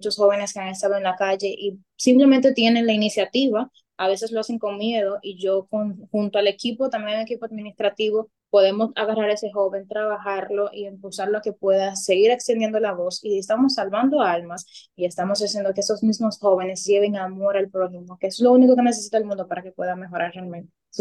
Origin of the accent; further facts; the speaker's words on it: Dominican Republic; las iniciativas que tengo como joven dominicana que soy.